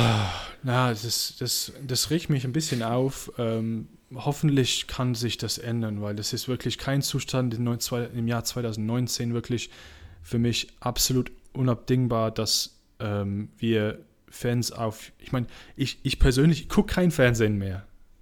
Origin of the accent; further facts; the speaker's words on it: England, United Kingdom; German is a second language; Das ist für mich ja offensichtlich okay als Engländer